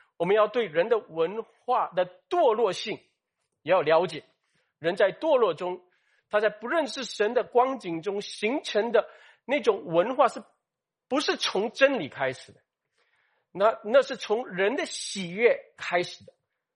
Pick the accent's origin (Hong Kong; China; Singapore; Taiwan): Singapore; 比如说我们新加坡人，我们生在多元种族的文化里面